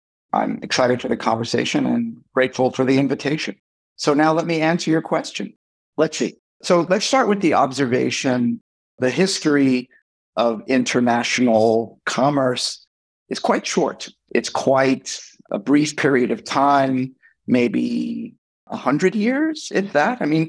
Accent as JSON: {"language": "English", "region": "New York", "country": "United States", "moved": "as an adult", "lives_now": "Silicon Valley, United States", "said": "I'm originally a New Yorker, but I moved to Silicon Valley at the end of the last millennium"}